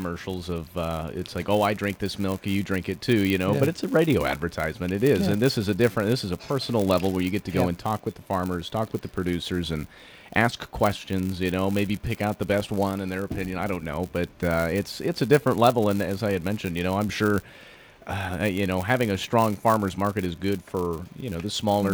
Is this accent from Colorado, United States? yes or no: yes; Fort Collins, Colorado, United States; I come from Fort Collins. It's not a whole lot of, well, actually, CSU is very ag oriented, but not a whole lot of ag like it would be out here.